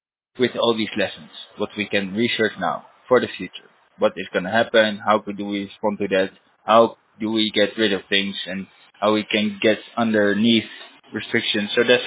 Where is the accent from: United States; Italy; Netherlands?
Netherlands; English is a second language; But I come from the Netherlands. It's a country formed by all that.